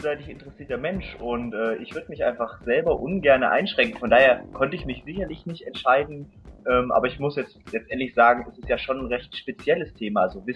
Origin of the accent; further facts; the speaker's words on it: Hamburg, Germany; ich komme ja aus Hamburg und vor allen Dingen dann auch in Hamburg